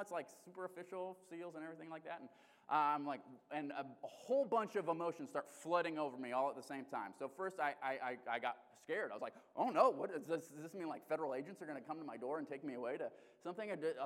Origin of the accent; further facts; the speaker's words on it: Kasilof, Alaska, United States; accent: Kasilof; This is a Kasilof accent, as you can tell. So I'm from here, but I did live in South Carolina for a time.